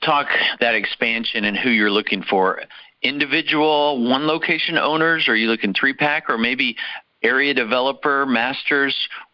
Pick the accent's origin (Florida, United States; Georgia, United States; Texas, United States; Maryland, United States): Texas, United States; Dallas; I heard Dallas area, which is my hometown.